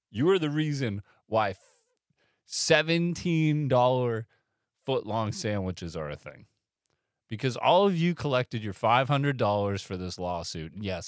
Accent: Canada; And yes, I live in Toronto. I'm from Canada.

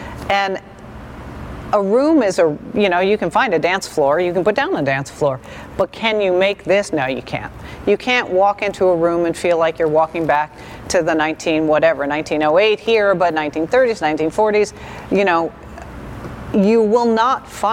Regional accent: New York City, New York, United States; I grew up in New York City. My whole life has been in theater, backstage

